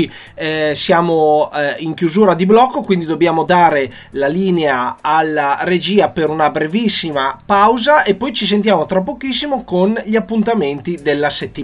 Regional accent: Mantua, Lombardy, Italy; Noi siamo di Mantova, luogo importante storicamente parlando, legato alle battaglie risorgimentali.

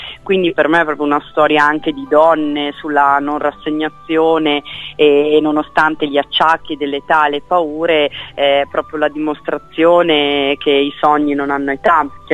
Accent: Trentino-Alto Adige, Italy; perché io sono trentina

